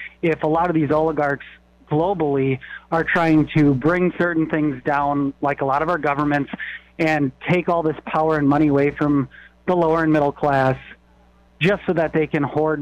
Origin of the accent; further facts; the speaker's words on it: Wisconsin, United States; I'm from Wisconsin, and I was curious your thoughts on this.